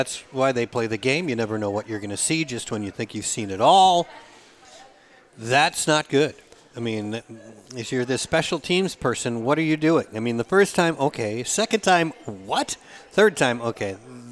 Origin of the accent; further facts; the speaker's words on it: Minnesota, United States; And, of course, I'm a Minnesotan, so, I mean, it's Iowa.